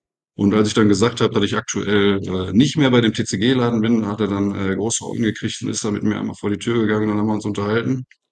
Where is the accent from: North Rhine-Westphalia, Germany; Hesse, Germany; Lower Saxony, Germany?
North Rhine-Westphalia, Germany; Duisburg; ich komme aus Duisburg